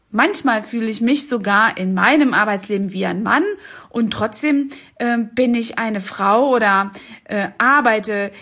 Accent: East Germany, Germany; Ja, ich bin selbst ja in Ostdeutschland aufgewachsen

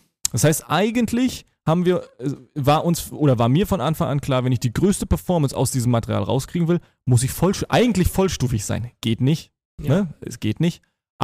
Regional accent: Rügen, Mecklenburg-Vorpommern, Germany; Also ich bin auf Rügen geboren und aufgewachsen.

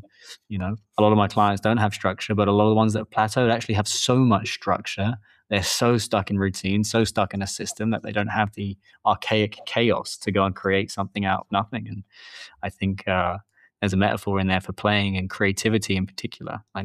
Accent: England, United Kingdom; I'm a Brit. I grew up in England

